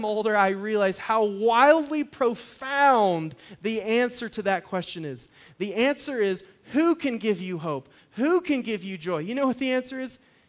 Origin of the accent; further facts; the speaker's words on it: Colorado, United States; also born or lived in Alaska; When I was growing up in Colorado and Alaska, we had a camper, and we went camping a lot.